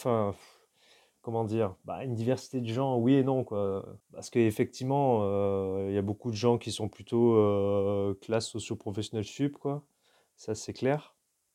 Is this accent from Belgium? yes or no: no; south of France, France; ils ont assez rapidement déménagé dans le sud de la France, là où moi je suis né, et puis là où j'ai grandi et là où ils habitent toujours.